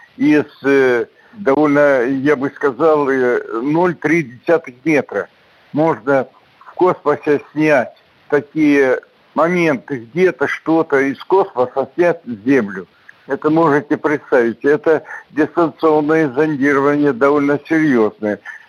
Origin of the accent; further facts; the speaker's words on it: Belarus; now in Russia; по национальности белорус, а живу в России, и российский паспорт у меня. Но я горжусь тем, что я из Беларуси, и горжусь тем, что я россияне.